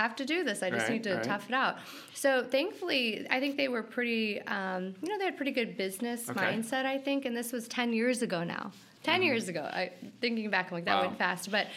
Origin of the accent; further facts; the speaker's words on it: Gilbert, Arizona, United States; So I grew up in Gilbert.